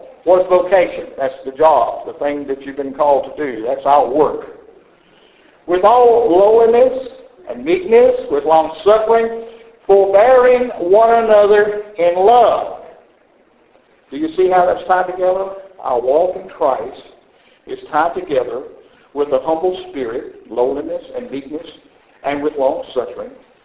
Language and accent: English; the South, United States; I always make a comment here because I'm a Southerner and I say you all